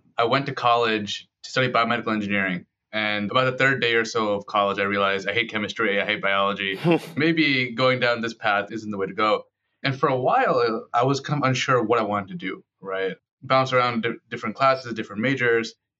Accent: Long Island, New York, United States; Honestly, so I grew up on Long Island from an immigrant Muslim community, and there really wasn't any lawyers growing up.

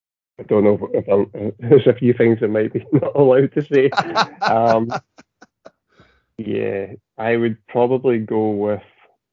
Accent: Scotland, United Kingdom; we're predominantly from the Highlands, where we started this off.

